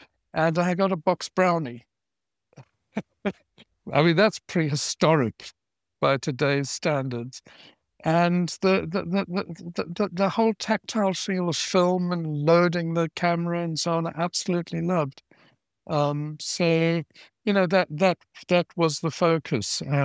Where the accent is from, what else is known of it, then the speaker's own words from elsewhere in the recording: South Africa; I grew up in South Africa